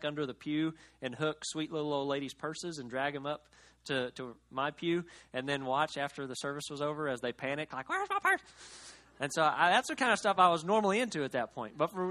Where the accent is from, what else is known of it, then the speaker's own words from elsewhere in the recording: Cleveland, Oklahoma, United States; I grew up in First Baptist Church in Cleveland, Oklahoma, just about as prototypical of a traditional small-town Southern Baptist church as you could imagine.